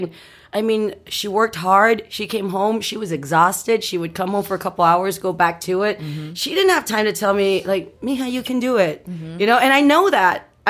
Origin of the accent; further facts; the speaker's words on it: San Juan, Texas, United States; San Juan, Texas, next to McAllen, Texas.